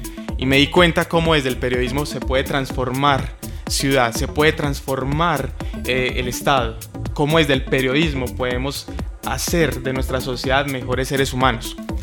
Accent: Manizales, Caldas, Colombia; now in Medellín, Colombia; Soy del Eje Cafetero, de Manizales Caldas. Ya muchos años vivo aquí en Medellín.

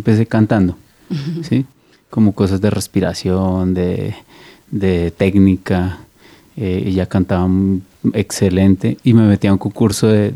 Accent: San Martín, Meta, Colombia; also born or lived in Villavicencio; Yo crecí en San Martín. De ahí nos fuimos para Villavicencio. Y ahí terminé mis estudios en el Colegio Francisco José de Caldas.

